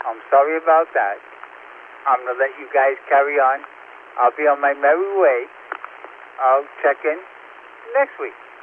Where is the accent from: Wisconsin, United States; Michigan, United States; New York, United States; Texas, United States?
New York, United States; Brooklyn; born there; Can't help myself. I was born in Brooklyn.